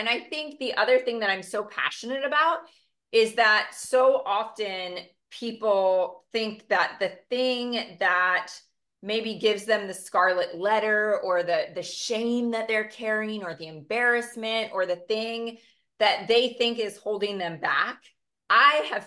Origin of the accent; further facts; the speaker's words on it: Maryland, United States; I grew up in Maryland, big old Irish Catholic family, youngest of six kids.